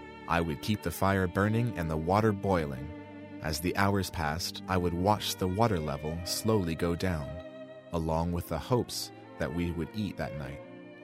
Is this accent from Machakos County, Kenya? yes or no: yes; Machakos, Machakos County, Kenya; born there; I was born in 1951 in Machakos.